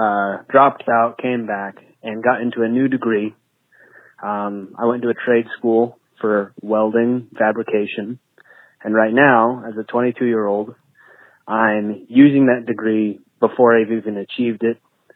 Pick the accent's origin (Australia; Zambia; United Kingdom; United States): United States; Oregon; I'm 22 years old, and I'm from Oregon.